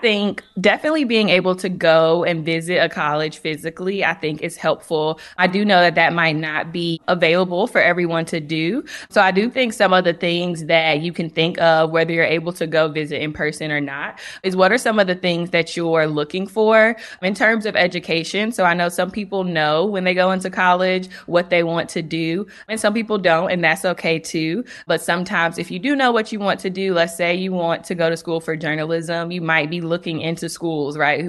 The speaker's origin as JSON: {"language": "English", "region": "North Carolina", "country": "United States", "said": "And so I'm from North Carolina."}